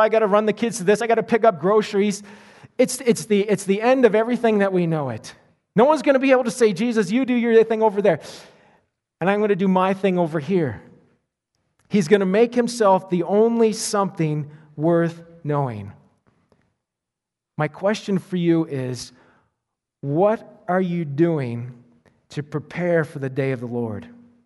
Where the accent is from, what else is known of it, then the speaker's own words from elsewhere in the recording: Nova Scotia, Canada; A number of years ago, I grew up in Nova Scotia.